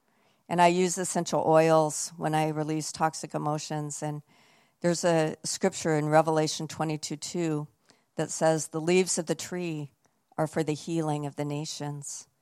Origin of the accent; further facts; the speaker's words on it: Coeur d'Alene, Idaho, United States; I'm from Coeur d'Alene, Idaho, where I was a pastor for 18 years.